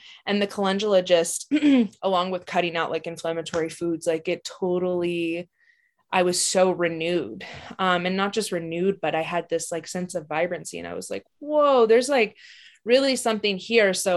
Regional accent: California, United States; I was born just outside of Yosemite National Park. So I grew up in the mountains, just really submersed in the land

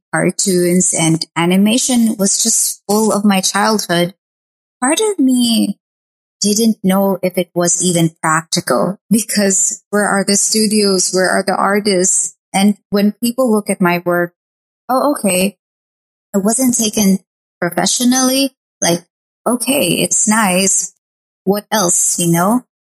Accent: Philippines; I am from the Philippines

